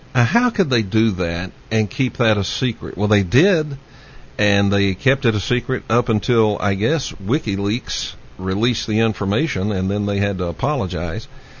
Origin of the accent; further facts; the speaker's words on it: Dallas, Texas, United States; I grew up in Dallas and grew up in the Oak Cliff section of Dallas where Oswald was living and where he was captured.